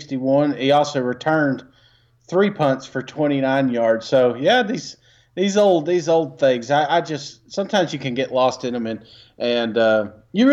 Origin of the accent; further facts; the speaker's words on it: Tennessee, United States; because obviously we're from Tennessee, so we're going to be a little bit probably – I don't know what you're going to pick, but I know mine's going to be a little bit Tennessee biased.